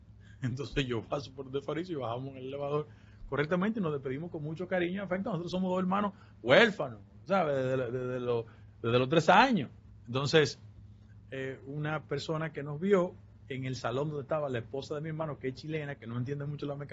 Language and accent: Spanish; Dominican Republic; Yo soy el político dominicano